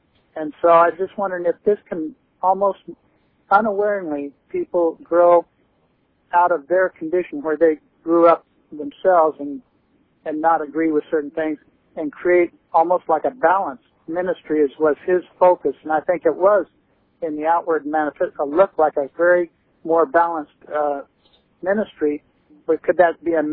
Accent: Ashland, Oregon, United States; now in Eugene, United States; there in my hometown, Ashland, I was called to open air preach and ministry and started here in Eugene, matter of fact, at the university here.

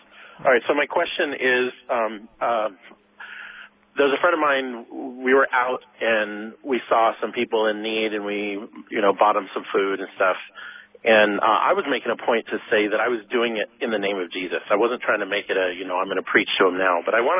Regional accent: Monterey, California, United States; now in Stockton, United States; I'm normally from Monterey.

